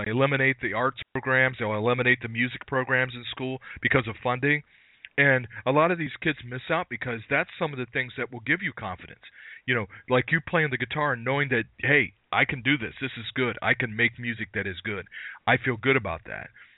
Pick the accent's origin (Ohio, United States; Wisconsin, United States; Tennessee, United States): Ohio, United States; And I'm from Ohio, and, you know, I love the Youngstown sound. I love the Cleveland sound.